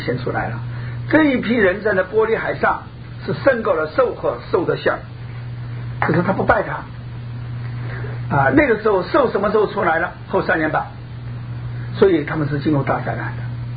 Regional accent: China; 所以我们从大陆来的人我们就很清楚

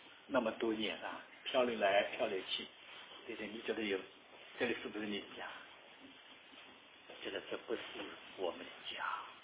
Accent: China; born or raised there; also born or lived in Taiwan / Canada; now in United States

